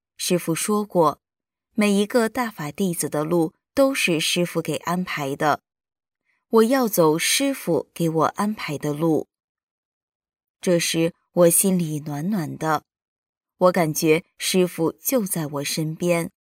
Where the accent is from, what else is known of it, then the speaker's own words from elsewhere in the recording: China; 我在中国大陆出生长大，在北京得法。